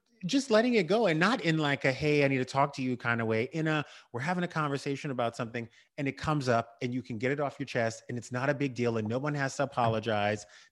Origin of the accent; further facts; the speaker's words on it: the South, United States; And it's interesting because, you know, I grew up in the South.